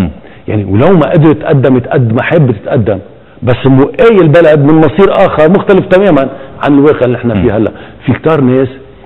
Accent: Lebanon; خي انا كلبناني ما بدي يكون في علي صبغه اني ارهابي برا

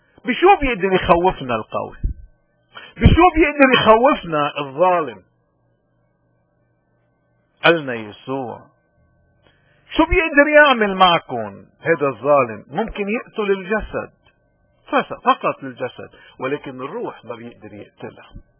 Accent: Lebanon; من هون نحن كلبنانيين ووطننا اليوم عم بمر ببؤس

